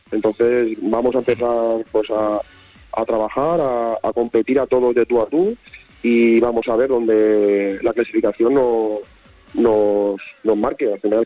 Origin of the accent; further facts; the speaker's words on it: Alicante, Valencian Community, Spain; yo soy de Alicante. Entonces, bueno, sí que es verdad que, que estamos cerca, ¿no?